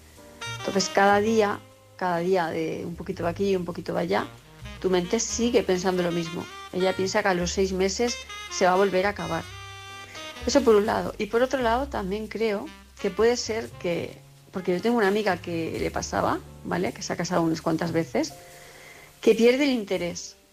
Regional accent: Palma, Balearic Islands, Spain; de Palma de Mallorca

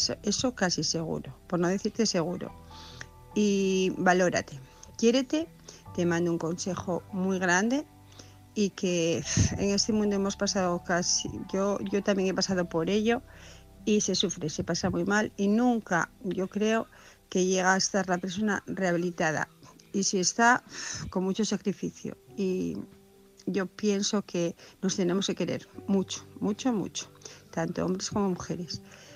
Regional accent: Oviedo, Asturias, Spain; de Oviedo.

